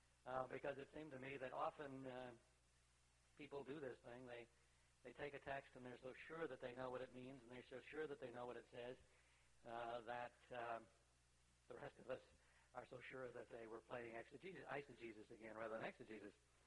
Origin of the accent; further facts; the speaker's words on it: Nebraska, United States; Now, I grew up out in Nebraska. I think every 25 miles there was a pony track.